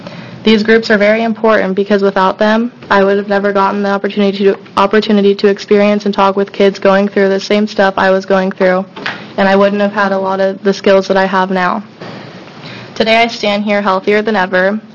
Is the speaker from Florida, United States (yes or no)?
no; Oregon, United States; I am 16 years old, and I am from Clackamas County.